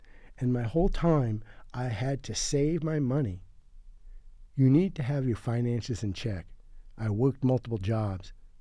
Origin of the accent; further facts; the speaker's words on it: Belleville, Michigan, United States; also born or lived in Detroit; I was born in Detroit and raised in Belleville.